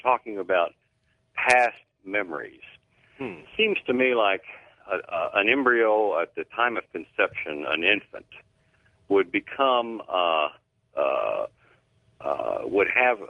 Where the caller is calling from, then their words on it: Kansas City, Missouri, United States; from Kansas City.